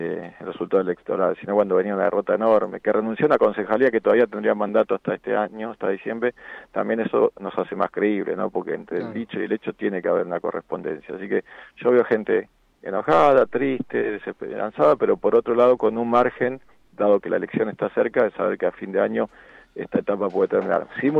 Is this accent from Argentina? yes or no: yes; Argentina; porque por suerte somos Argentina y siempre nos sale algo de ganas de salir adelante.